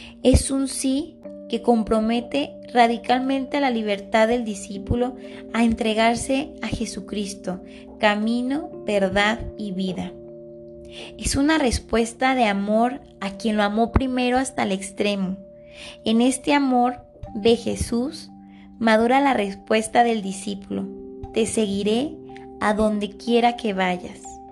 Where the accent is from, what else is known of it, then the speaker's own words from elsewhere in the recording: Mexico; Y nosotros, como mexicanos